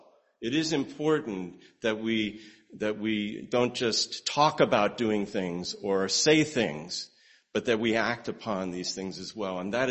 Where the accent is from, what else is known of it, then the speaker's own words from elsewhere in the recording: New Jersey, United States; Growing up in New Jersey and going to work on, you know, driving down Route 3 and seeing that in front of me.